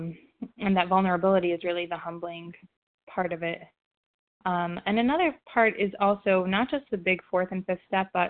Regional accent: Ohio, United States; I'm sorry, I'm from Ohio.

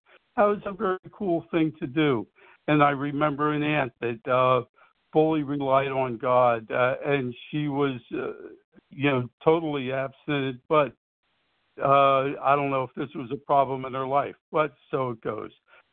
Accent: New Jersey, United States; I'm from Southern New Jersey.

